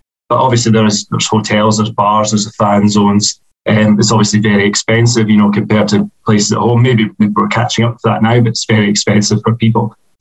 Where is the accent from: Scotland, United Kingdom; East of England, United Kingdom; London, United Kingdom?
Scotland, United Kingdom; You might detect I'm a Scotsman.